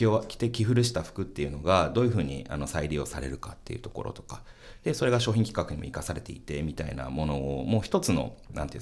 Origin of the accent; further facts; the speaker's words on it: Chiba, Japan; 僕は千葉なんですけど、うん、なんか名字の発祥は栃木だと聞いております。